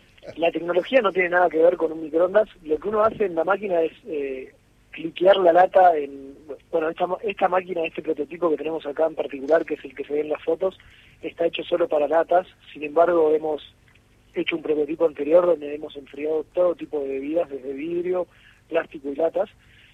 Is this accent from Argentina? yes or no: yes; Buenos Aires, Argentina; nosotros somos de Buenos Aires, somos los 4 de Capital Federal